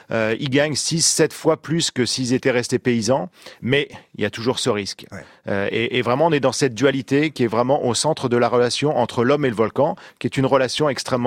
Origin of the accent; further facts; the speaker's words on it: Normandy, France; comme chez moi en Normandie